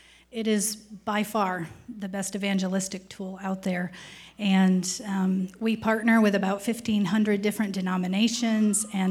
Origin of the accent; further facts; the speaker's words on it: Bentley Creek, Pennsylvania, United States; I'm actually from Bentley Creek, just over the hill.